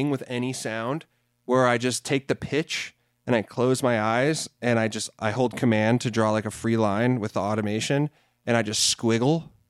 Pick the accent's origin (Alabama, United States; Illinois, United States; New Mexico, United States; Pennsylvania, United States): Illinois, United States; Chicago; now in Denver, United States; but I grew up in Chicago, and I feel like, I don't know, maybe because I was younger